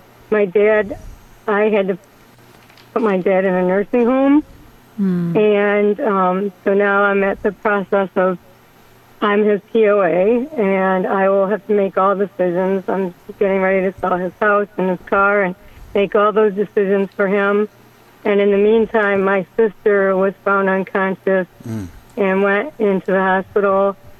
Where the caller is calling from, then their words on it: Bloomington, Illinois, United States; I'm calling from Bloomington, Illinois, and thank you for taking my call.